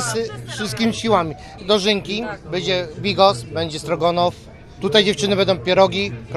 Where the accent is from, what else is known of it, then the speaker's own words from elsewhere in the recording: Stargard, West Pomeranian Voivodeship, Poland; now in Marianowo, Poland; Ze Stargardu. Ale mieszkam w Marianowie już 26 lat.